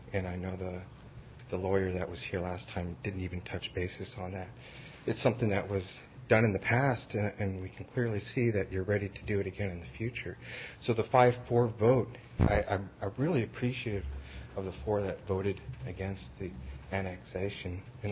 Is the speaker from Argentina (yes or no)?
no; Angoon, Alaska, United States; now in Juneau, United States; I do reside here in Juneau at 1050 Salmon Creek Lane, Unit C202. And I was raised in Angoon all of my formative years.